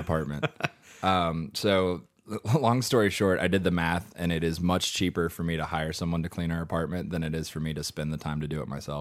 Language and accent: English; Louisville, Kentucky, United States; we're all from Louisville, me and the other founders